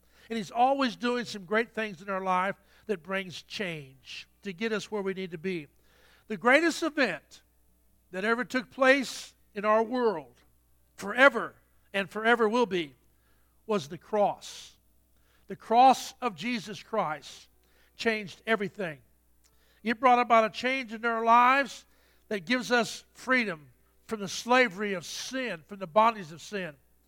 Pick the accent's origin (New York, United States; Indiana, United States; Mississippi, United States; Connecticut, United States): Indiana, United States; also born or lived in St. Louis / Selma; I grew up in northern Indiana, many places. I was born in St. Louis.